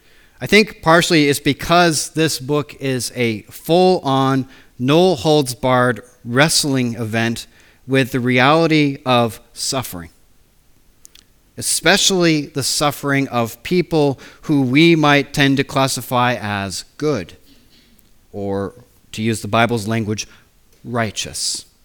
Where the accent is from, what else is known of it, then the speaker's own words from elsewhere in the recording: United States; When I was growing up in America, even from a young age, I found great enjoyment in reading the newspaper.